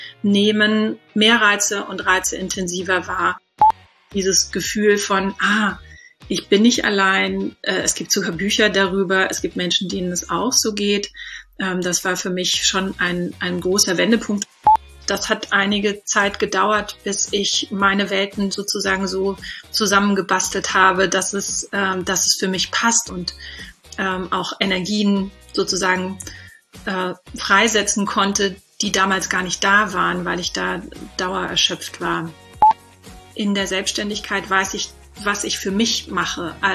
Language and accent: German; Southern Germany, Germany; Ich komme ursprünglich auch aus Süddeutschland